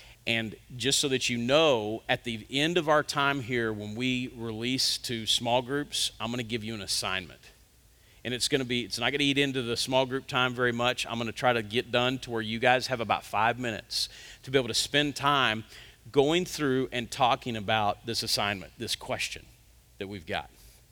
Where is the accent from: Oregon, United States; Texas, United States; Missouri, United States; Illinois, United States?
Texas, United States; I grew up in West Texas, so there were cotton fields everywhere.